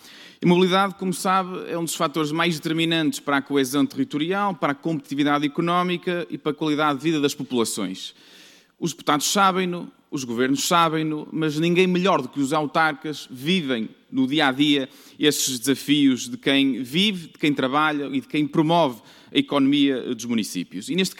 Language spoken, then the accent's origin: Portuguese; Marco de Canaveses, Porto, Portugal; que sou natural de Mar de Canaveses